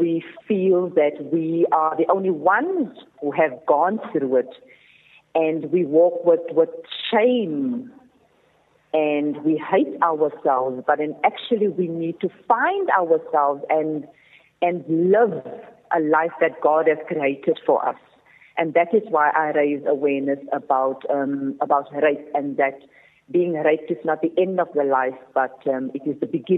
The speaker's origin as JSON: {"language": "English", "town": "Cape Town", "region": "Western Cape", "country": "South Africa", "tie": "born or raised there", "said": "So at the age of 13, I was raped on my way to school, growing up in the Cape Flats."}